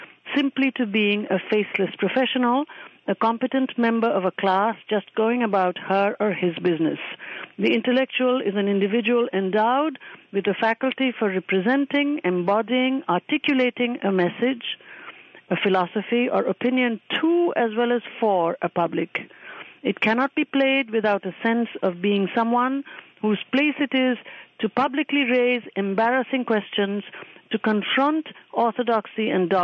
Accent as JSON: {"language": "English", "country": "India", "said": "and indeed as an Indian, I have very strong feelings about this"}